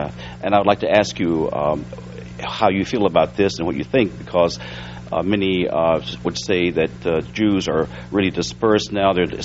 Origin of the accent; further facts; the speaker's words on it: Crescent City, California, United States; Crescent City, California.